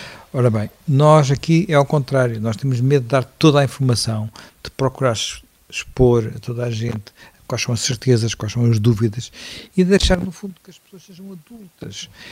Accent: Portugal; E faço isso como português, como europeu

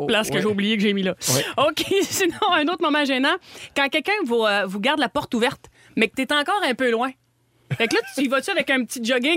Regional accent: Quebec, Canada; Je viens de la Gaspésie.

